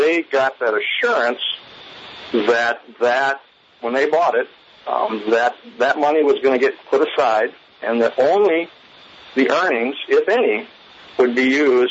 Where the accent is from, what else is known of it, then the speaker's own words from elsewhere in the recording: Sioux Falls, South Dakota, United States; I'm from Sioux Falls, South Dakota. I live in District 14, officially